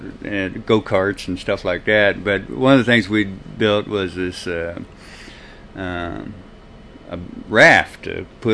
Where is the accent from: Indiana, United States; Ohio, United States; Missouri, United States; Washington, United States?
Missouri, United States; Hannibal; also born or lived in Owatonna, Minnesota; Well, I was born in Minnesota, in a town of Owatonna, that's just south of the Twin Cities. My dad worked for a publishing company, and he got transferred when I was real young, about 2 years old, to Hannibal, Missouri